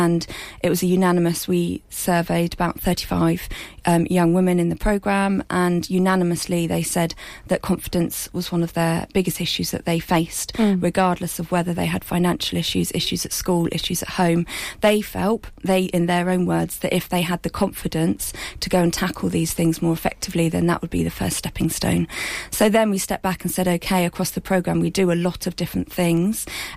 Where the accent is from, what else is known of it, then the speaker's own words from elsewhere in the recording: Cambridge, East of England, United Kingdom; ended up back in Cambridge, because I'm from Cambridge, hence how we know each other